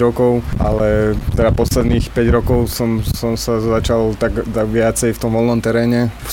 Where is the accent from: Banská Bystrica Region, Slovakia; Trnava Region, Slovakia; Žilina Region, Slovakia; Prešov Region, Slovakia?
Trnava Region, Slovakia; Trnava; accent: Trnava; Ahoj, z Trnavy, snad nemám až taký trnavský prízvuk.